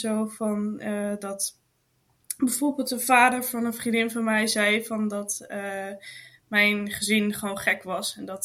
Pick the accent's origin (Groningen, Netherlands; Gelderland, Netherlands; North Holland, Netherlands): Gelderland, Netherlands; Terwolde; ik kom dan uit Terwolde en dat is een heel klein boerenplekje, zeg ik altijd.